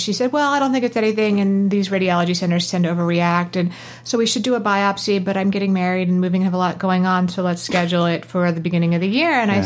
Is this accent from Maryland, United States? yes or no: yes; Maryland, United States; I am a Marylander, born and raised, and spent my whole life in Maryland